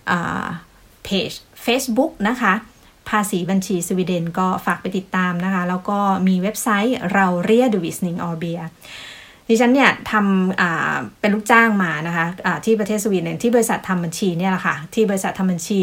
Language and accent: Thai; Samut Prakan, Thailand; moved away as an adult; now in Sweden; พื้นเพจของดิฉันเนี่ยดิฉันเป็นคนจังหวัดสมุทรปราการเกิดแล้วก็โตที่จังหวัดสมุทรปราการเลยนะคะแล้วก็ใช้ชีวิตโดยส่วนใหญ่อยู่ที่จังหวัดสมุทรปราการ